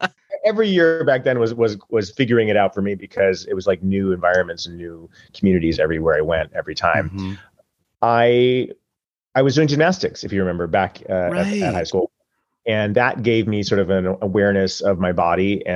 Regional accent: Hollywood, California, United States; born there; also born or lived in Michigan / Milwaukee / Santa Fe / Oregon; I was born in California and in Hollywood and kind of lived all over until moving back to Los Angeles. I went to Michigan, Milwaukee, Santa Fe, Oregon, and Singapore, and then came back to go to college in Los Angeles.

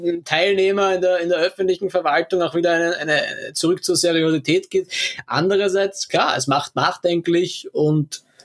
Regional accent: Vienna, Austria; Es gibt negative Zeichen, die mich persönlich als Wiener auch nervös machen.

